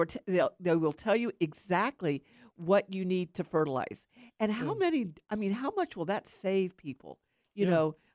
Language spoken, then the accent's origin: English; Winter Haven, Florida, United States; growing up in Winter Haven and seeing all, you could just go from North Florida down to Miami and smell the citrus blossoms.